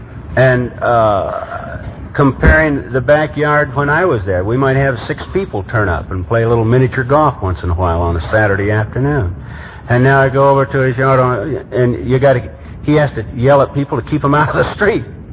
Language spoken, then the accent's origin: English; Memphis, Tennessee, United States; raising my hand and identifying myself and saying that I'm from Memphis, Tennessee.